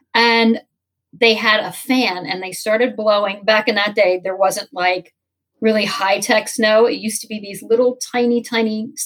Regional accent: New Jersey, United States; And even though, you know, she was from Philly, I was from Jersey, but we were both going on so many auditions.

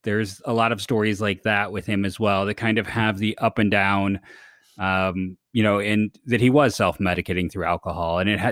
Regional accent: Ohio, United States; And, you know, I grew up in Ohio. My high school were the Copley Indians.

